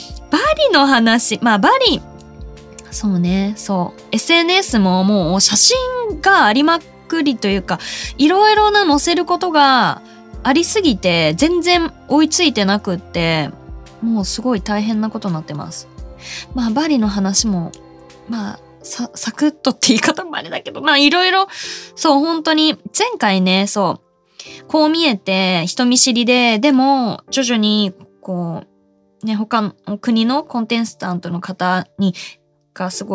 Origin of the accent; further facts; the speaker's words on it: Saitama, Japan; これ地元埼玉武蔵浦和